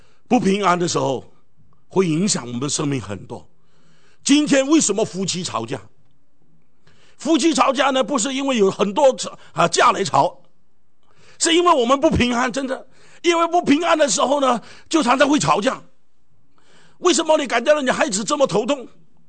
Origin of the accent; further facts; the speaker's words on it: China; 所以我们中国人呢，在历史里面常常追求的就是这个平静。